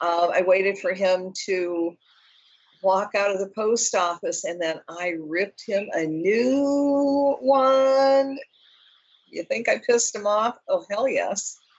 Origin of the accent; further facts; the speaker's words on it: Michigan, United States; I'm from Michigan, I learned it from the Ojibwe